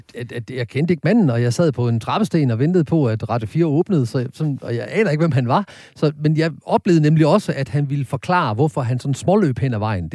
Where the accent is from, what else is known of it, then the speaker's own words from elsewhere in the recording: Horsens, Central Denmark Region, Denmark; Jamen jeg er jo fra Horsens, så derfor er jeg sådan lidt ligesom sådan her.